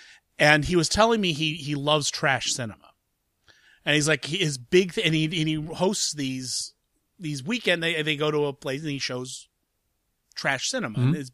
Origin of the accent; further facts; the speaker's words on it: Ireland; I'm Irish.